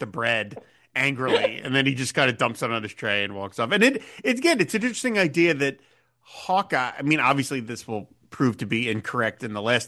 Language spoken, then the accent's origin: English; Ireland; We're both Irish